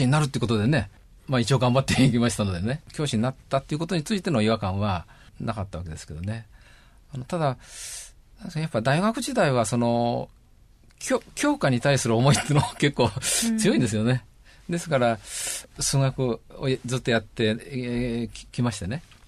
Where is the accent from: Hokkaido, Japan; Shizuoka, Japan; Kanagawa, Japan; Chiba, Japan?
Shizuoka, Japan; born there; もう私生まれは静岡市美濃沼上なんですが